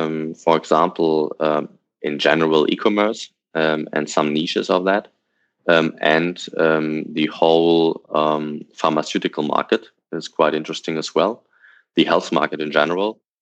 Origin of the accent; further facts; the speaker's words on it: Hanover, Lower Saxony, Germany; an example from my hometown, from Hanover, is there are between 40 to 60,000 events each year